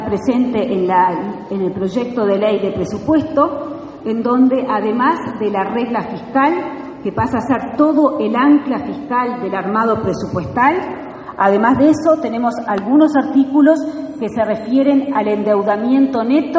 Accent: Uruguay; somos todos los uruguayos.

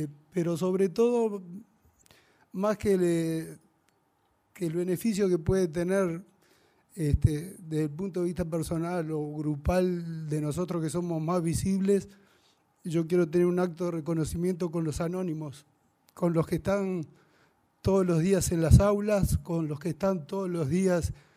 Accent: Uruguay; Así que todo lo que sea en esta dirección nos enorgullece como uruguayos.

